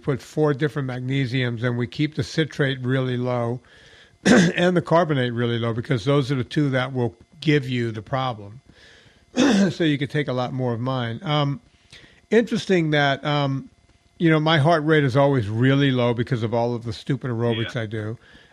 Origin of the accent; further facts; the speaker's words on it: Louisiana, United States; But I grew up in Louisiana.